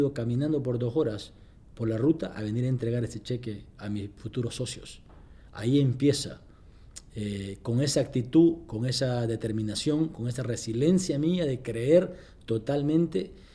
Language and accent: Spanish; El Salvador; Soy originario de El Salvador. En los años 80, como todo el mundo sabe, se inicia la guerra civil y el país entra en un caos de incertidumbre.